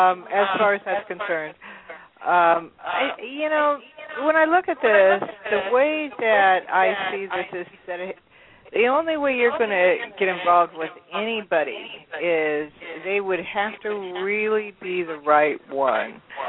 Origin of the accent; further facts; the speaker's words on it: La Mirada, California, United States; that's where my aunt lives in Glendora, and I was raised in La Mirada, and so Corona, I know.